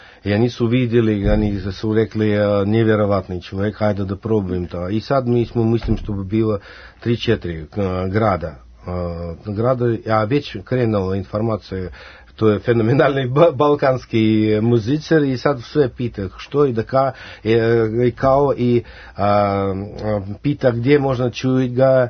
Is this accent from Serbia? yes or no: no; Russia; Serbian is a second language; sad ja kao Rus tu, Ruska, to je internacionalna, ruska-srpska istina